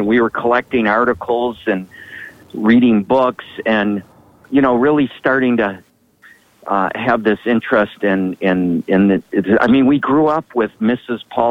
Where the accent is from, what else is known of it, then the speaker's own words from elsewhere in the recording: Detroit, Michigan, United States; and he had grown up in Chicago and I grew up in Detroit.